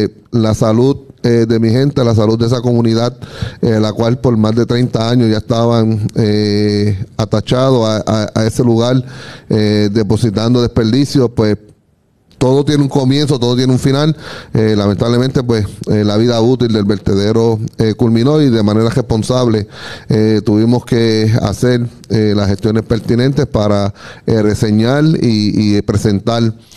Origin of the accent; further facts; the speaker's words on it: Puerto Rico; Primero, como puertorriqueño, una isla 100 por 35